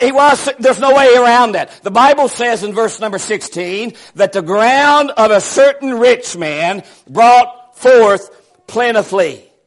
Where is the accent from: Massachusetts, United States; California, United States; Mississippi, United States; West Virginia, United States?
West Virginia, United States; Since I was from West Virginia, he was in the news all the time.